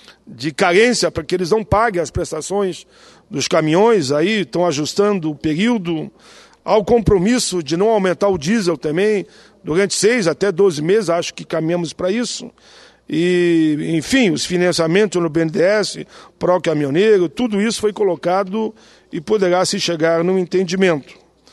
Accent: Caxias do Sul, Rio Grande do Sul, Brazil; now in Canoas, Brazil; eu sou natural de Caxias, embora resida em Canoas

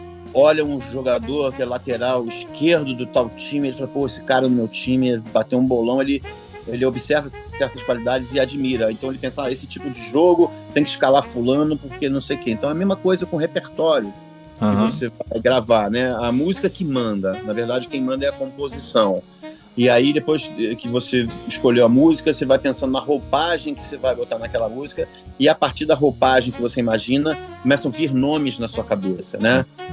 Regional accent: Rio de Janeiro, Brazil; que é o nome da rua que eu nasci, onde eu cresci em Ipanema, Barão da Torre.

